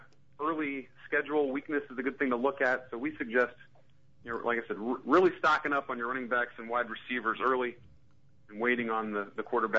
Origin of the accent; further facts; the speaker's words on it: Akron, Ohio, United States; I grew up in Akron, Ohio, so I've got this little affinity for all the small Ohio teams.